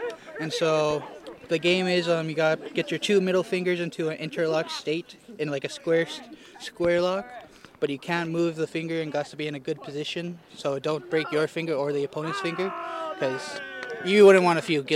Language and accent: English; Canada; My clan is from the Wolf Clan. I'm from the Shapinizak First Nations.